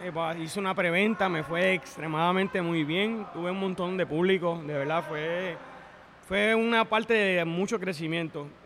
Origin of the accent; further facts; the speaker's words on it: Trujillo Alto, Puerto Rico; yo soy nativo de Trujillo Alto. Después de Trujillo, o sea, nacido y criado en Trujillo Alto. Y pues mi mamá se muda con mis papás al área de Carolina, en los campos, entre medio de Trujillo Alto y Carolina. Y pues ahí me mantuve.